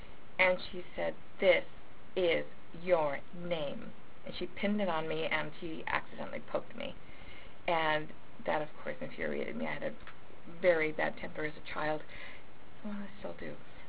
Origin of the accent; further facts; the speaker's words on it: Oxnard, California, United States; also born or lived in Ventura; No, I grew up in Oxnard.